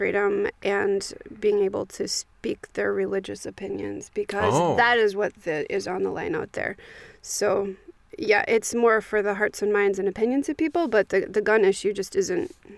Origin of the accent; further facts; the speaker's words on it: Newport, Oregon, United States; Well, it's kind of lonely. I was part of a conservative Christian bubble, small little group.